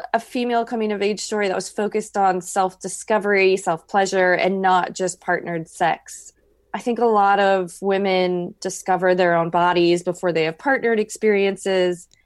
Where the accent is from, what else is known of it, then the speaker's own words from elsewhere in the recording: Iowa, United States; actually happened to me when I was growing up in Iowa and going to Catholic school for 13 years.